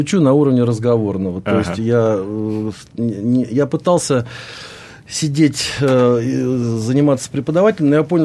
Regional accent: Moscow, Russia; moved away as an adult; кому в Москве, я москвич, mm-hmm. кому в Москве нужен штурман дальнего плавания.

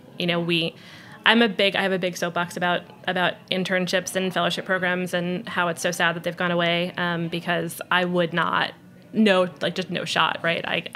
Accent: New York City, New York, United States; I grew up in New York. I went to college in New York. I'm not leaving New York City. My family's here.

